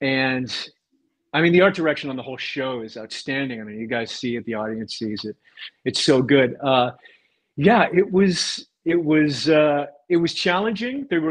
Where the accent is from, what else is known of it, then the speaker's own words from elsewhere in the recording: Ontario, Canada; now in Brooklyn, United States; Born and raised, I'm Canadian originally, so I'm from Southern Ontario, Canada. But now, and I think, Tony, I mean, you're going to be able to legitimize this for me. I've been in Brooklyn now for